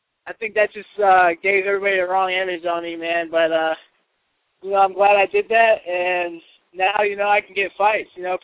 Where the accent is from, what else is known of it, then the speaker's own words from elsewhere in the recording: Ohio, United States; I'm from Ohio, so you know that's where we're going.